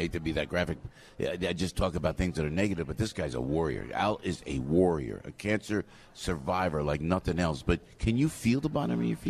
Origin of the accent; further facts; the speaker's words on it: Passaic, New Jersey, United States; born there; I was born in Passaic, New Jersey.